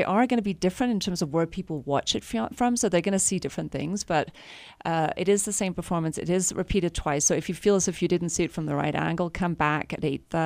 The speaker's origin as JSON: {"language": "English", "town": "Copenhagen", "region": "Capital Region of Denmark", "country": "Denmark", "lives_now": "Salt Lake City, United States", "said": "Yeah, we're actually based in Salt Lake City. I I'm originally from Copenhagen"}